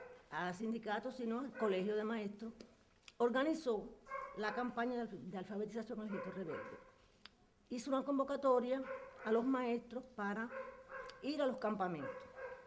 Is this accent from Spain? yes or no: no; Santiago de Cuba, Cuba; Nosotras somos de Santiago de Cuba